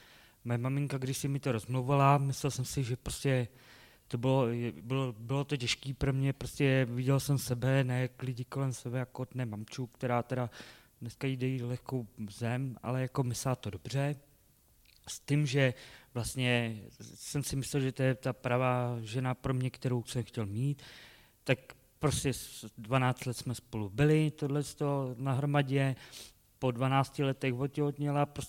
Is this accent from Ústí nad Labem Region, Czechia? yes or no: yes; Most, Ústí nad Labem Region, Czechia; pocházím z Mostu.